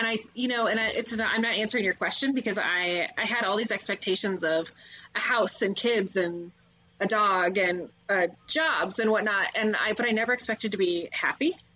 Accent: Midwest, United States; I think being born and raised in the Midwest, like there's just like, you kind of expect the American dream.

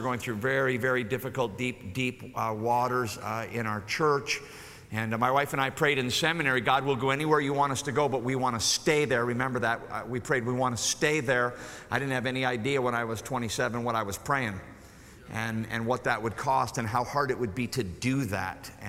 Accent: Clearwater, Florida, United States; I grew up in Clearwater. I pastored the church I grew up in. I never had a cold winter in my whole life.

